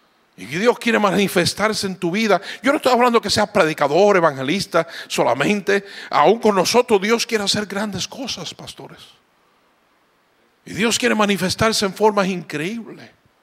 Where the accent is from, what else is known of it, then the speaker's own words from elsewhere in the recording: Joliet, Illinois, United States; Yo me crié en Joliet, Illinois, un suburbio de Chicago. Fui a Hammond, toda esa área, viví 18 años. Yo he vivido años en esa área.